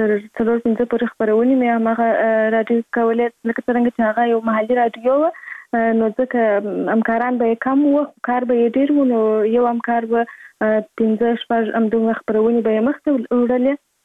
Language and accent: Pashto; Kandahar, Afghanistan; born there